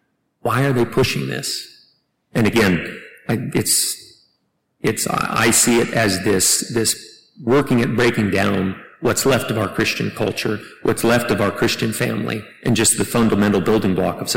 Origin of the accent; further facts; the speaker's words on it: Kansas, United States; where I grew up in Kansas, we had only dirt roads.